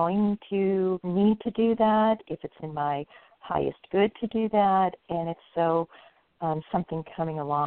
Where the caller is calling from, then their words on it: California, United States; California as well.